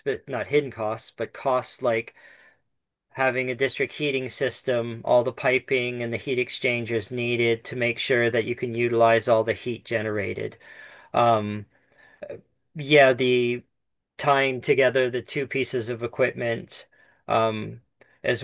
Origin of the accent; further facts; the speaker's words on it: Haines Junction, Yukon, Canada; But like the community I grew up in Haines Junction, lots of people, they do it in their backyards and it's a pretty regular thing.